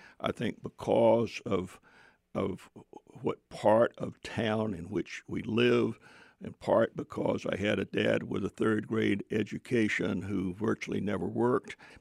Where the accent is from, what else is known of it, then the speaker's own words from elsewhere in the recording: Atlanta, Georgia, United States; I was very excited about bringing the 14 other White House fellows to my home state, and I was the only Southerner, incidentally, among the 15.